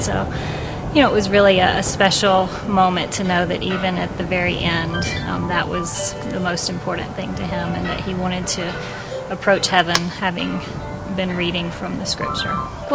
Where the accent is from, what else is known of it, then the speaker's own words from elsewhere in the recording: Atlanta, Georgia, United States; So I grew up in Atlanta, Georgia, the youngest of two girls. My dad was a pilot for Delta Airlines, so we lived all of my life, most of my life, near the airport in Atlanta for his job.